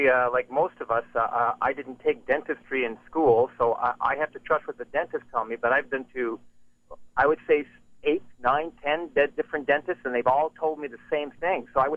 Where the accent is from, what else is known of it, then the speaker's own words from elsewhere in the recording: Toronto, Ontario, Canada; I grew up in Toronto.